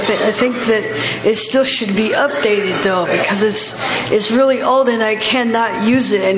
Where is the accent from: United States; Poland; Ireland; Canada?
United States; Hayward, California; I'm from Hayward.